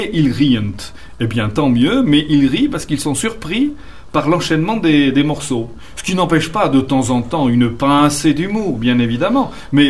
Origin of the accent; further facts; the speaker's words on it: Toulouse, Occitanie, France; also born or lived in Lyon; Je suis né à Lyon, d'un père marseillais et d'une mère lyonnaise. Et ensuite, je suis venu à 5 ans à Toulouse, ce qui fait que, de cœur, je suis quand même toulousain. Toulousain et montalbanais, voilà. Ce qui explique l'accent.